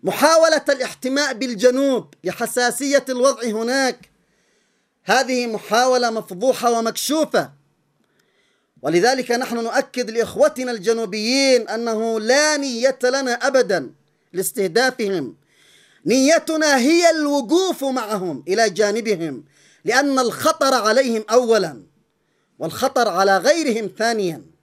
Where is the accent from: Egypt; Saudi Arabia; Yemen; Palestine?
Yemen; وكان يفترض أن نعتبر قبل أن نكون عبرة كيمنيين لشعوب أخرى.